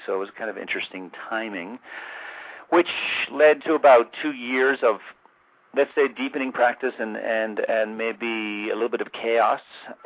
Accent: Ireland; now in United States; Well, I emigrated from Ireland in 1986 when most of my friends were coming over to the States.

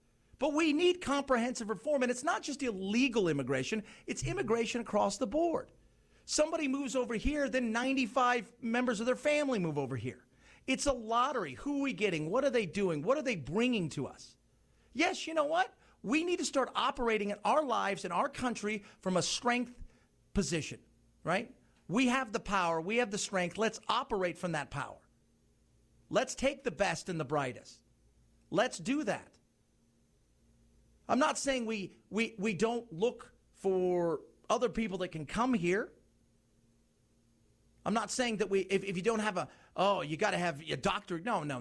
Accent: Long Beach, California, United States; I remember as a kid growing up in Long Beach, California, it was during what we used to call the boat people days

